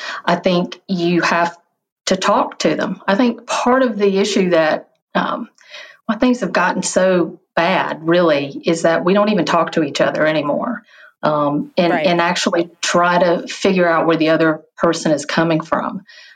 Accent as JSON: {"language": "English", "region": "Georgia", "country": "United States", "said": "Yeah, so I'm originally from Dodge County in Georgia, which is South Georgia"}